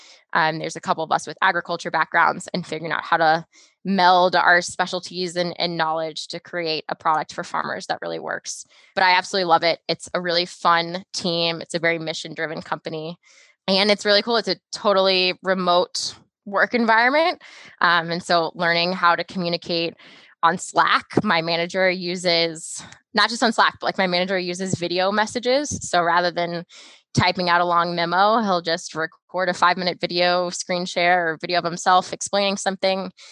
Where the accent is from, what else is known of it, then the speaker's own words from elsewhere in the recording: Missouri, United States; now in Michigan, United States; I talk about corn and soybeans because I'm from Missouri and currently in Michigan.